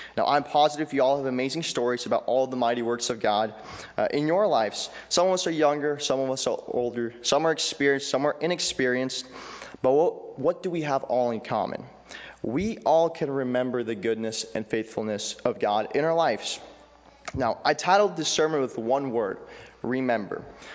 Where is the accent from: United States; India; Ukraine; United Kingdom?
Ukraine; because I'm from Ukraine, the war really impacted us.